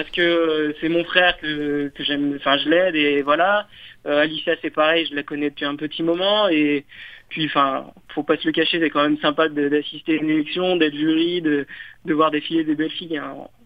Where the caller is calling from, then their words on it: La Tour-du-Pin, Auvergne-Rhône-Alpes, France; je viens de la Tour du Pin.